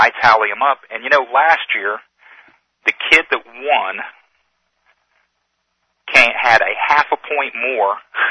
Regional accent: Texas, United States; You know, I'm from Texas. It's in the 80s down home, and I'm up here, you know, in snow and ice.

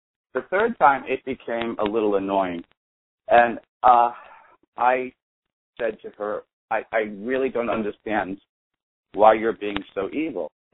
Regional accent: Brooklyn, New York, United States; I dropped a few F-bombs. I'm from Brooklyn.

